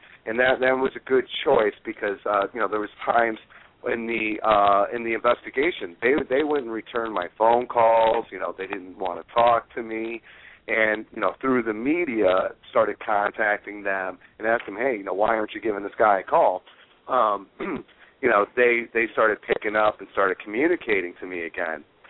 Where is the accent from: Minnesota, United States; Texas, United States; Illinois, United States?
Illinois, United States; keeping pressure on McHenry County. I'm very familiar with my hometown. I know how McHenry works